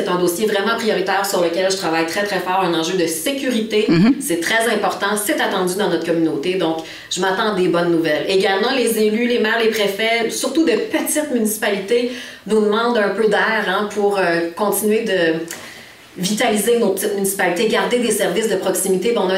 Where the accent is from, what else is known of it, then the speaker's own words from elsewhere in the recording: Quebec, Canada; je suis gaspésienne de la baie des Chaleurs. J'utilise l'hôpital de Maria, j'y élève mes enfants